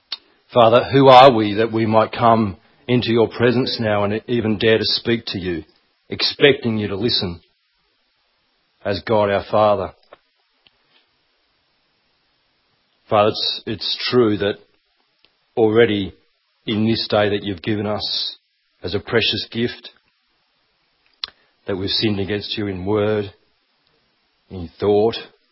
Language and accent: English; Collaroy, New South Wales, Australia; I grew up on Collaroy on the northern beaches of Sydney. I went to a private school.